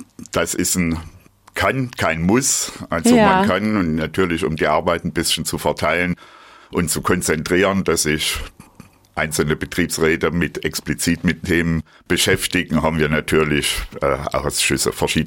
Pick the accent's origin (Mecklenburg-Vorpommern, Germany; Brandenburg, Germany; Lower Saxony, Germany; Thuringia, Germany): Thuringia, Germany; Und mich hat es wieder zurück nach Thüringen in mein Heimatland verschlagen.